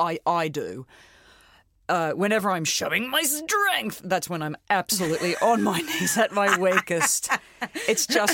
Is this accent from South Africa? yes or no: no; Australia; I am Australian.